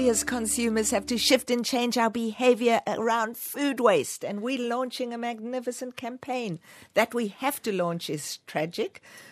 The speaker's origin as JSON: {"language": "English", "country": "South Africa", "tie": "born there", "said": "Now, you need to know from my accent, I was born in South Africa."}